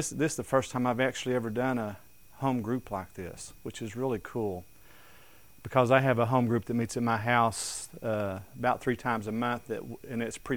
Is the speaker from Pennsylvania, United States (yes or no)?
no; Johnson City, Tennessee, United States; now in Kansas, United States; I'm originally from Tennessee, Upper East Tennessee in the mountains of Tennessee, 100 miles northeast of Knoxville in the Tri-City areas, specifically a place called Johnson City, Tennessee, which is a part of the Tri-Cities.